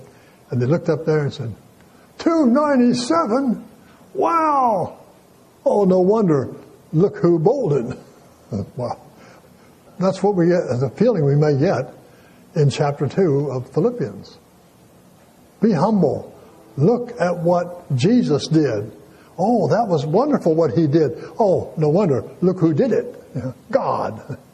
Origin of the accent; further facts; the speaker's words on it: Delaware, United States; In my hometown in Delaware